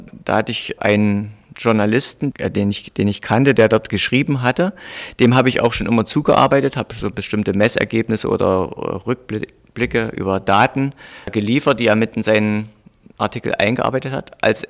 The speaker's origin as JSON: {"language": "German", "town": "Braunsroda", "region": "Saxony-Anhalt", "country": "Germany", "said": "Ich komme aus dem Burgenlandkreis im südlichen Sachsen-Anhalt, dort wohne ich in einem Dorf, das heißt Braunsroda."}